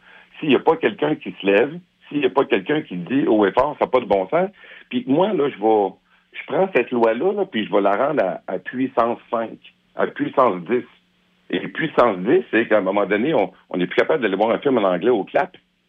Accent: Saint-Odilon, Quebec, Canada; Je suis un Québécois, je suis de la Beauce, je suis de Saint-Audilon, je suis fier de mes racines

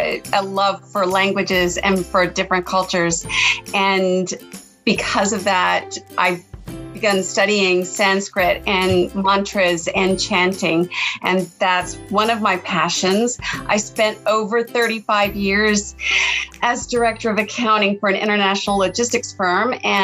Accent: Charleston, South Carolina, United States; I'm from Charleston, South Carolina, actually born and raised right here.

